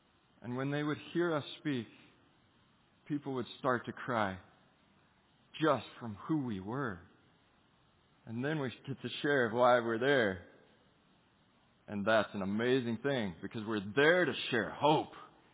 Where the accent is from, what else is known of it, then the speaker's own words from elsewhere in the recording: United States; And as an American, they wouldn't let me further on.